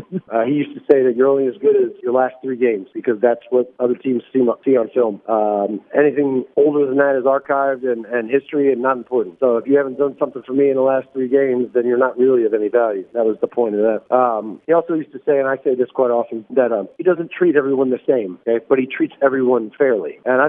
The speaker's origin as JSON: {"language": "English", "town": "St. Petersburg", "region": "Florida", "country": "United States", "tie": "born or raised there", "said": "I'm from Florida originally, and grew up there. Spent my whole childhood life there."}